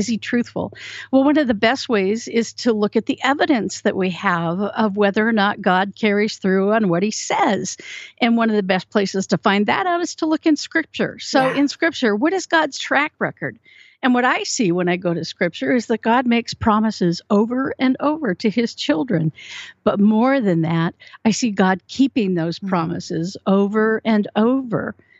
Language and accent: English; Oregon, United States; see, I grew up in Oregon, and that's where they have a lot of lumber.